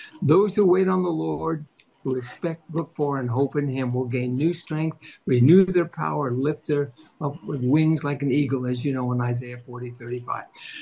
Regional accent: California, United States; They used to call us the Golden Boys because we came from Southern California.

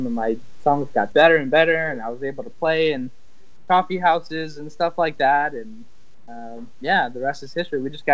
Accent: Virginia, United States; And she is Canadian, and I'm from Virginia, so we just decided to give long distance a try.

